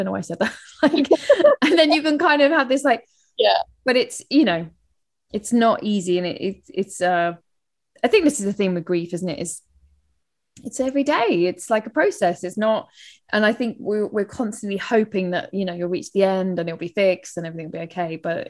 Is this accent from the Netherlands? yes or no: no; London, United Kingdom; accent: London; That's my London accent.